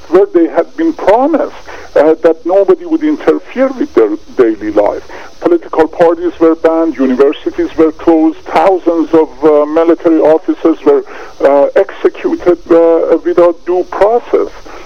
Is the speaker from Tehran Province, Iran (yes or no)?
yes; Tehran, Tehran Province, Iran; now in United States; I came to U.S. Early 70s. I was born and raised in Tehran, Iran, during the Shah's era.